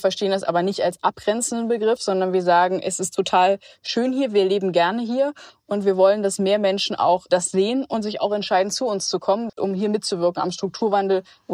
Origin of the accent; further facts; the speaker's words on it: Brandenburg, Germany; Ja, wenn man sagt, dass man aus der Lausitz kommt